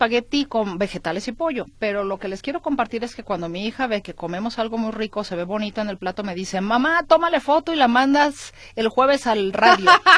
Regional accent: Mexico; somos hermanos y somos mexicanos

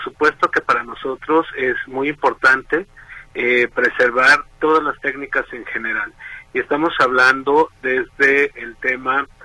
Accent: Mexico; es la raíz de nuestra identidad como mexicanos

